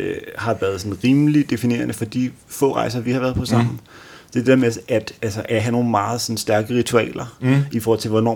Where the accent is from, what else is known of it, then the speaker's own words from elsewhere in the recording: Copenhagen, Capital Region of Denmark, Denmark; Altså, vi havde ikke nødvendigvis mødtes med Thomas og Anne, hvis vi bare havde været hjemme i København alle sammen.